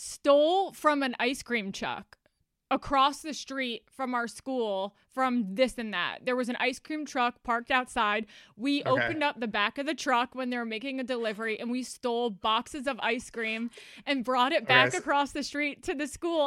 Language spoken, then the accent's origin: English; Irvington, New York, United States; we grew up together in Westchester, in Irvington.